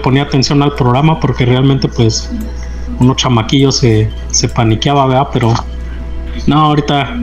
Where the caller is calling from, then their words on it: Thousand Palms, California, United States; un enorme abrazo desde aquí de Mil Palmas, California, mejor conocido como Mil Paisas.